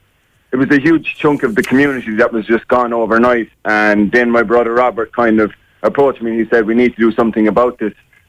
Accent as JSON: {"language": "English", "town": "Abbeyfeale", "region": "Munster", "country": "Ireland", "said": "I'm from Abbeyfield in County Limerick, so it's a small enough town"}